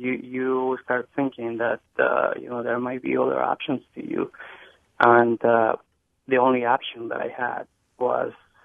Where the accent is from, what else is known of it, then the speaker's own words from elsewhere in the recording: Mexico; moved away as an adult; now in United States; I was about 19. I was going to turn 20 when I came to the U.S. I had a very low education. I had only a 9th grade education from Mexico.